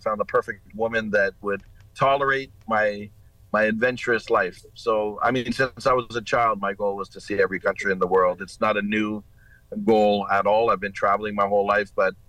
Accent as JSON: {"language": "English", "town": "Toronto", "region": "Ontario", "country": "Canada", "said": "I'm from Toronto."}